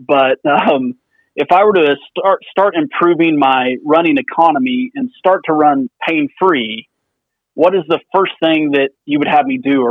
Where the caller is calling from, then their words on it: Edmond, Oklahoma, United States; I live in Edmond, Oklahoma, so right north of Oklahoma City there in central Oklahoma.